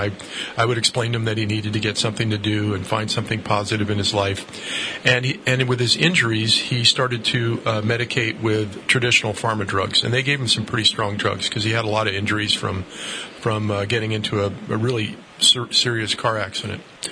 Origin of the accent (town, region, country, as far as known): East Coast, United States; born or raised there